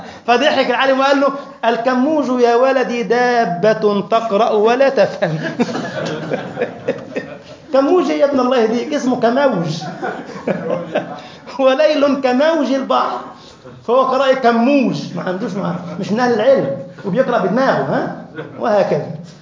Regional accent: Egypt; فكان صاحبنا عندنا في مصر يقعد بعد اذان الظهر ساعة

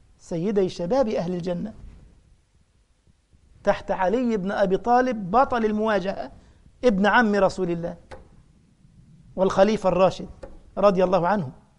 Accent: Upper Egypt, Egypt; فالمهم احد بلدياتنا وانا صعيدي على فكره

